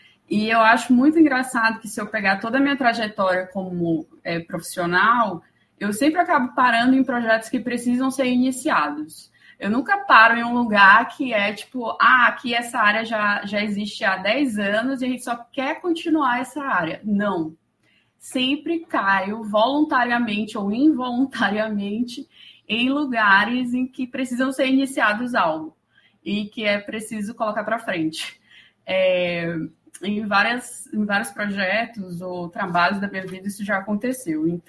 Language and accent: Portuguese; São Luís, Maranhão, Brazil; Eu falo diretamente de São Luís do Maranhão, mais conhecida como Ilha do Amor ou Ilha Magnética, são os apelidos da cidade. Bom, eu sou uma maranhense realmente da gema, assim.